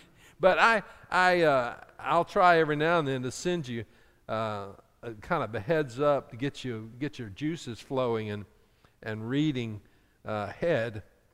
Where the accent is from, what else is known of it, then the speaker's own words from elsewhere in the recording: Atlanta, Georgia, United States; when I was growing up in Atlanta, they just lost everything.